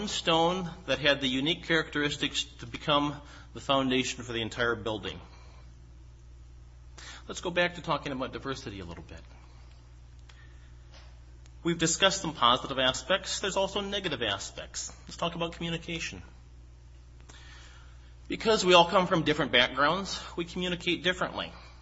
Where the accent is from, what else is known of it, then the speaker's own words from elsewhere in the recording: Michigan, United States; also born or lived in West Coast; I was raised in Michigan, and it's my opinion that people in Michigan speak pure English and don't have any accents.